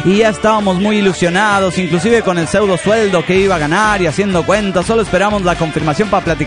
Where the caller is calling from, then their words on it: Monterrey, Nuevo León, Mexico; de Monterrey, Nuevo León, México.